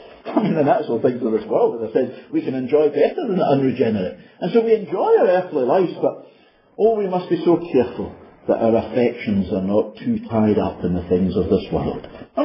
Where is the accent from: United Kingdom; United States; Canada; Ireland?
United Kingdom; Glasgow, Scotland; I come from Glasgow.